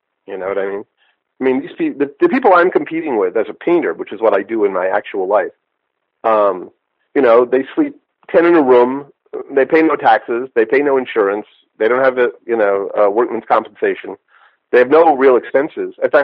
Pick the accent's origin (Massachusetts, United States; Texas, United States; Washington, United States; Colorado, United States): Massachusetts, United States; Nantucket; and I explain that I'm from Nantucket, and I was confused by the road work.